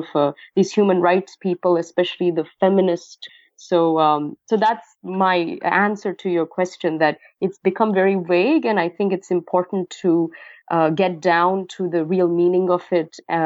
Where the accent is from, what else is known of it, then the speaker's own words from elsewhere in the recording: California, United States; And I mean, I'm from California.